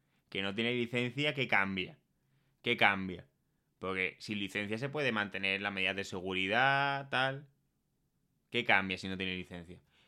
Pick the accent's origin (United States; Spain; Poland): Spain; Écija, Andalusia; now in Madrid, Spain; soy de un pueblo, ¿no? Soy de Écija, y yo cuando circulo por Écija con mi coche, veo, vivo en Madrid